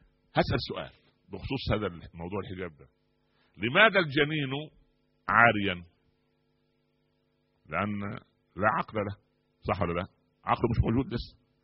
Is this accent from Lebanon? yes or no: no; Egypt; كان البنت عندنا في مصر كان على اساس انها دولة عريقة الحضارة